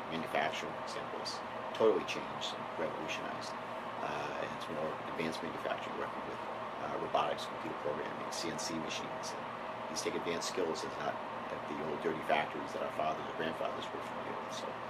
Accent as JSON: {"language": "English", "town": "Warwick", "region": "Rhode Island", "country": "United States", "tie": "born or raised there", "said": "The main other things that Rhode Island has to offer, my hometown of Warwick, it's a great city."}